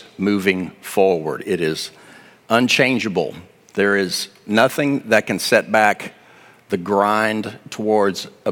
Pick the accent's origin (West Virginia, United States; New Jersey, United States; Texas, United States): Texas, United States; People from Texas typically say, oh, I'm from Texas, as if we're our own country, which we kind of are.